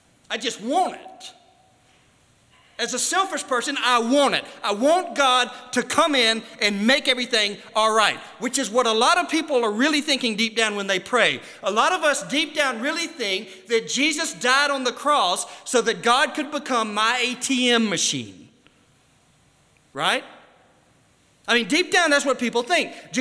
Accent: United States; So as an American, I really love verses 3 and 4

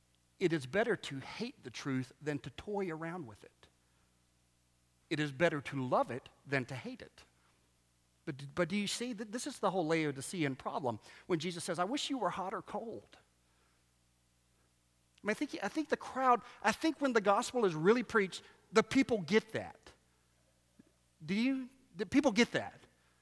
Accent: the South, United States; And I grew up in the South, but there's tons of churches here, right?

